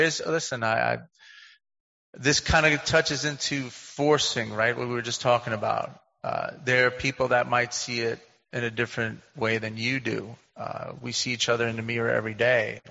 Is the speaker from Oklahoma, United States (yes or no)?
no; New York City, New York, United States; now in upstate New York, United States; I'm a city boy. I am a city boy born and raised in New York City, surrounded by 8 million people.